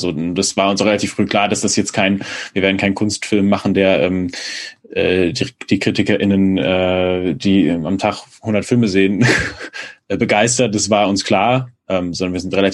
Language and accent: German; Dresden, Saxony, Germany; Ich bin nicht auf dem Land aufgewachsen, muss ich dazu sagen. Ich bin Vorstadt von Dresden aufgewachsen